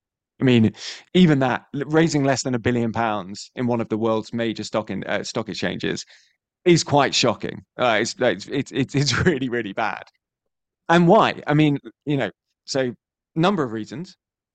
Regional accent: United Kingdom; maybe it's because I am British

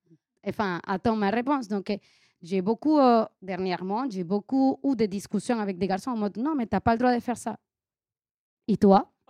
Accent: Venezuela; French is a second language; now in France; Moi, quand j'ai appris le break, j'ai appris en Venezuela. C'est pour ça mon accent. Je ne suis pas française.

